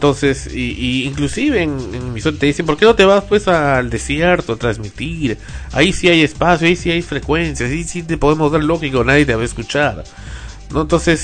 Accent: Peru; pues no somos los peruanos.

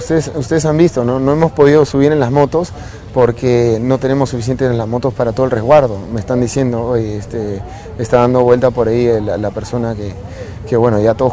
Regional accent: Peru; Nosotros también, perfecto, somos peruanos

